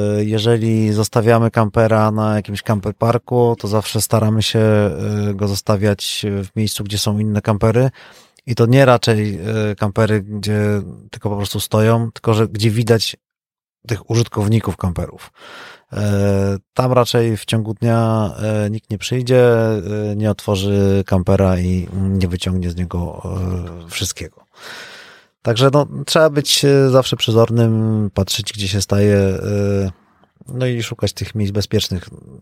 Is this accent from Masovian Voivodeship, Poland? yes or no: no; Bielsko-Biała, Silesian Voivodeship, Poland; Jesteśmy z Bielska Białej